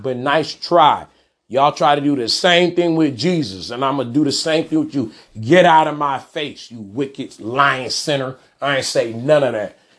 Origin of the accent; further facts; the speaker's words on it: Detroit, Michigan, United States; I'm from Detroit. Y'all ain't getting me. That's on Kennebec.